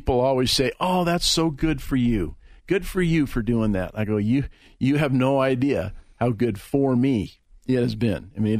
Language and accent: English; Colorado Springs, Colorado, United States; I was born in Colorado Springs. And never drifted far from home.